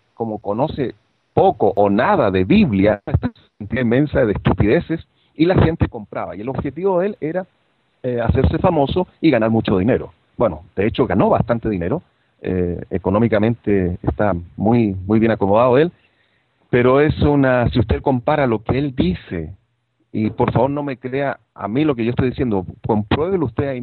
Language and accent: Spanish; Chile; yo soy chileno y por lo tanto conozco bastante todo el mundo, el movimiento evangélico en Chile. Yo fui evangélico por 40 años.